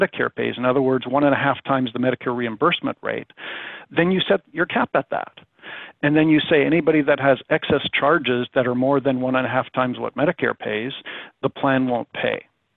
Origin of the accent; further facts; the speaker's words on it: Canada; I'm originally from Canada.